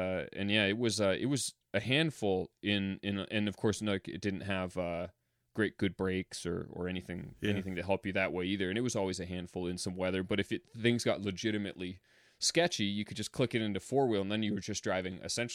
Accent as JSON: {"language": "English", "region": "Ontario", "country": "Canada", "tie": "born or raised there", "lives_now": "Vancouver, Canada", "said": "certainly growing up in Ontario"}